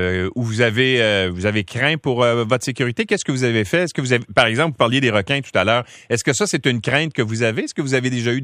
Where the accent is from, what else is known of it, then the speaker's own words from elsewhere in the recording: Quebec, Canada; Est-ce qu'il y a des endroits où vous pouvez faire de la pêche en apnée chez nous, au Québec?